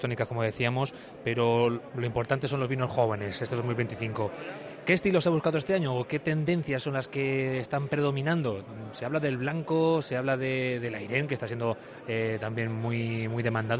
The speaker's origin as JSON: {"language": "Spanish", "region": "Castilla-La Mancha", "country": "Spain", "said": "Es un reto que tenemos también como manchegos"}